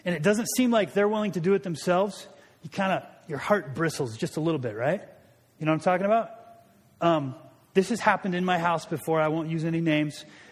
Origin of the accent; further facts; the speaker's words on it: Portland, Oregon, United States; And you say, I'm from Portland.